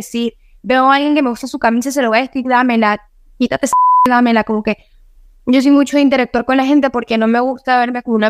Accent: Venezuela

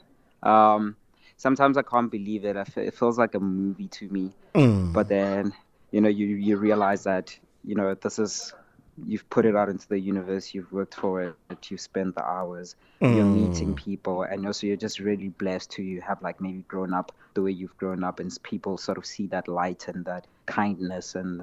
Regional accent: Limpopo, South Africa; Growing up in Limpopo was a very, very, very interesting time, because, you know, my life was just herding goats

